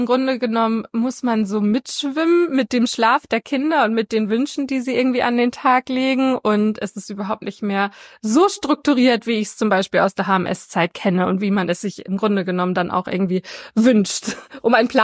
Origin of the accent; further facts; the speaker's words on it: Schleswig-Holstein, Germany; now in Hamburg, Germany; ich bin in der Nähe von Schleswig aufgewachsen und geboren, aber in einem winzig kleinen Dorf. Also gefühlt gab es dort mehr Kühe als Menschen.